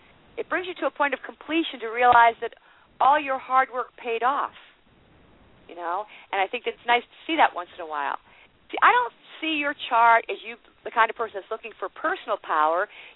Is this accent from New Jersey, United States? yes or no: no; Worcester, Massachusetts, United States; I'm originally from Worcester.